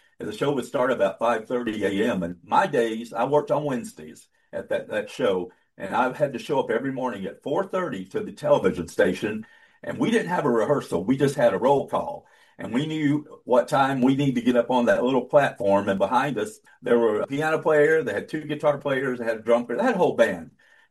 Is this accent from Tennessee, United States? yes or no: no; Jacksonville, Alabama, United States; also born or lived in Dallas; now in Savannah, United States; Just real quick, I came to Savannah in 2017 from Dallas, Texas. But I grew up in North Alabama and went to college there and grew up in a cotton mill town, Jacksonville, Anniston area.